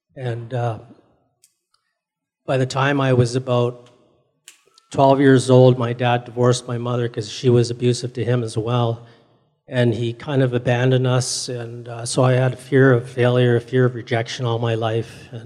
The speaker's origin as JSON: {"language": "English", "town": "Burlington", "region": "Ontario", "country": "Canada", "tie": "born or raised there", "said": "I grew up in Burlington, Ontario, just outside of Toronto. I grew up in a really fast-paced environment. My family was pretty wealthy when I was growing up"}